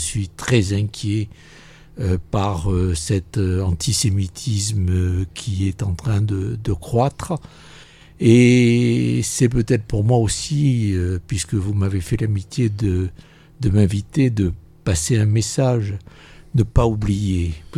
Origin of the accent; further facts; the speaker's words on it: France; On est ici chez nous, on est des Français.